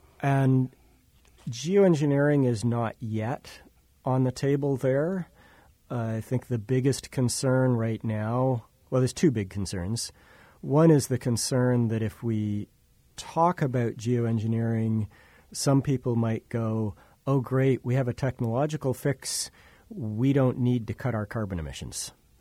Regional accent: Ottawa, Ontario, Canada; I grew up in Ottawa in Canada, and we pretty much always got to minus 40 at least once a winter.

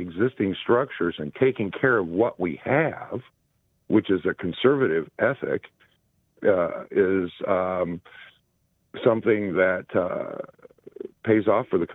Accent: Iowa, United States; So I grew up in Iowa, not too far from South Dakota.

